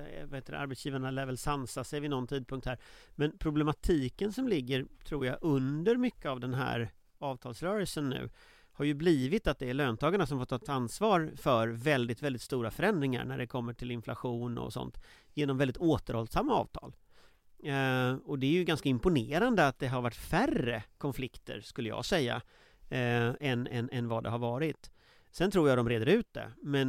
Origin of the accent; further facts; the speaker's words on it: Gothenburg, Västra Götaland County, Sweden; när jag växte upp i Göteborg